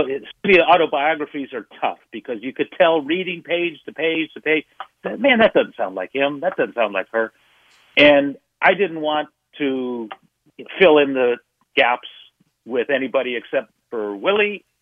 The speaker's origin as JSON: {"language": "English", "town": "Bay Area", "region": "California", "country": "United States", "tie": "born or raised there", "also_born_or_lived": "San Diego", "said": "Well, I grew up here in the Bay Area. I saw the end of his career, late 60s, early 70s, and obviously he's everybody's favorite player."}